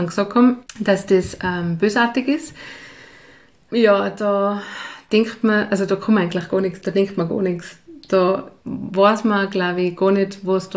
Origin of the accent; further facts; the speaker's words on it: Tyrol, Austria; also born or lived in Kitzbühel; bin dann eben in Tirol wieder in meiner alten Heimat sozusagen hängen geblieben.